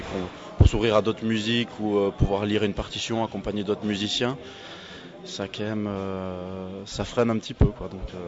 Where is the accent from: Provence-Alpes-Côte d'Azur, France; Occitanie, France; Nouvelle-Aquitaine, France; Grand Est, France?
Nouvelle-Aquitaine, France; Villeneuve-sur-Lot; Alors je viens du sud-ouest de la France, plus précisément à Villeneuve-sur-Lot. C'est situé entre Bordeaux et Toulouse, pour ceux qui ne connaissent pas trop, Lot et Garonne.